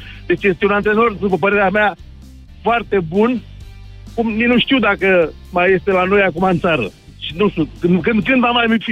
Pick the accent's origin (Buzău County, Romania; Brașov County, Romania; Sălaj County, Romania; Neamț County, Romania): Buzău County, Romania; Buzău; și sunt deloc din Buzău.